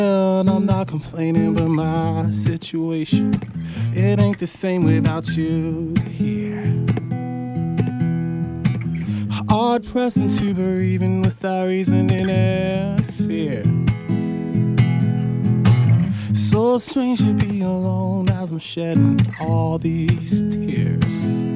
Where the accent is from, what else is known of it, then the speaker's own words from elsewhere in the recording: New Jersey, United States; now in Easton, United States; I tell people I'm from Jersey because that's what my bio says, even though I live in Easton.